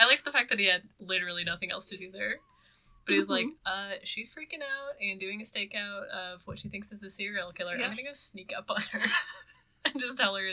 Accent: Minnesota, United States; Again, we're from Minnesota.

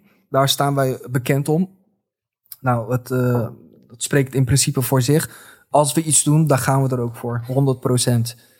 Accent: Turkey; Dus als ik mezelf opstel als, oh, maar ik ben wel een Turk, hè?

